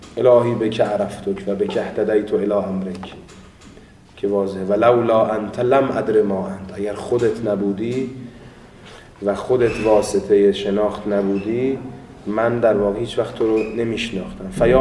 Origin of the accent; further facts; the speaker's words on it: Iran; چون ما ایرانی هستیم